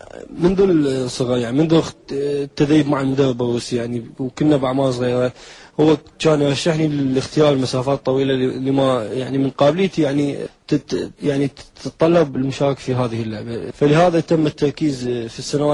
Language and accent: Arabic; Iraq; يعني احنا مثلا مسبح واحد عندنا بالعراق نمتلكه